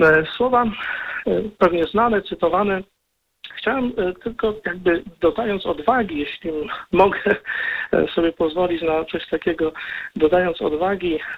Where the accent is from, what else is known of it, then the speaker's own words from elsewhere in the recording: Syców, Lower Silesian Voivodeship, Poland; ja jestem z Sycowa, ale związany bardzo z Kaliszem, Kalisz, stolica diecezji kaliskiej